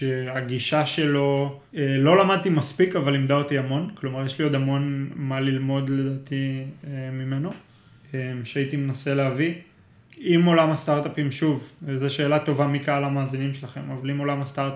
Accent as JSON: {"language": "Hebrew", "town": "Kfar Yehezkel", "region": "Northern District", "country": "Israel", "tie": "born or raised there", "lives_now": "Tel Aviv, Israel", "said": "כולנו גדלנו בכפר חזקאל, כולנו עברנו ללמוד בבאר שבע, כולנו עכשיו בתל אביב, במרחק 5 דקות הליכה"}